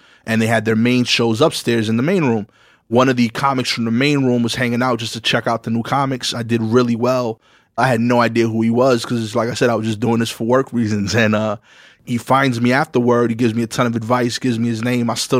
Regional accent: New York City, New York, United States; I grew up on Pickens and Montauk. We actually still own the house that I grew up in.

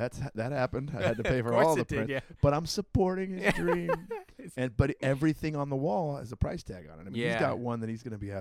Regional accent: Long Beach, California, United States; also born or lived in Santa Monica / North Hollywood; I grew up in Long Beach.

